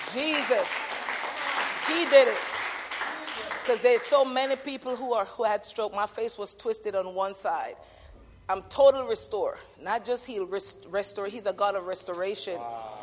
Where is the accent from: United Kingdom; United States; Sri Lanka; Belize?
Belize; Belize City, Belize District; I'm from Belize, City Belize.